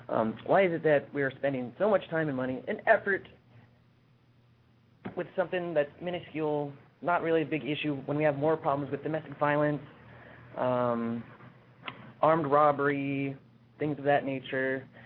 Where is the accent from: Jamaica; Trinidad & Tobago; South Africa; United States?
United States; Teller, Alaska; Oh, I'm from Teller, Alaska.